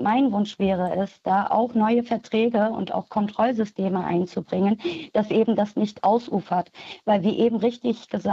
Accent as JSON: {"language": "German", "town": "Düsseldorf", "region": "North Rhine-Westphalia", "country": "Germany", "said": "in Düsseldorf, wo ich herkomme"}